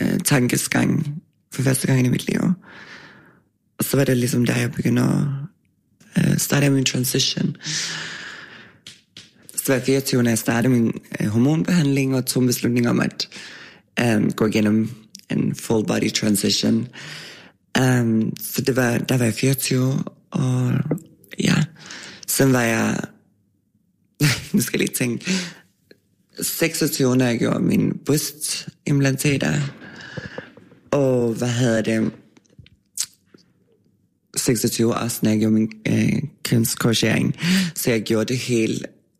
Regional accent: Sweden; Danish is a second language; moved away; Jeg er født i Sverige og opvokset i Sverige, hvor jeg kom fra en lille landsby på landet med så 1500 mennesker, der boede

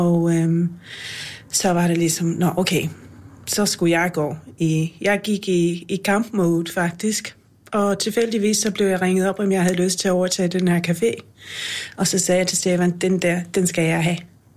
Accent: Ireland; Han er islænding, jeg er irer.

